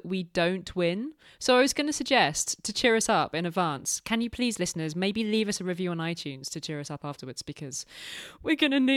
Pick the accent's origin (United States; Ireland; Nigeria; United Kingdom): United Kingdom; now in France; because I'm like British. I live in France.